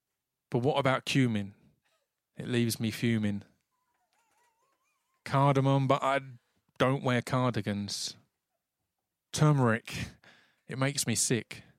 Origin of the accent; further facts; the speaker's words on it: United Kingdom; because we're British